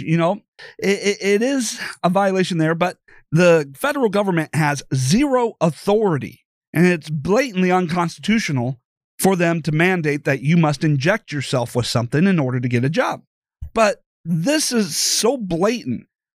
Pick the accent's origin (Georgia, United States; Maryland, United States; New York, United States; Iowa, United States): Iowa, United States; you take a look at Iowa, you know, my home state, and the governor issued a law here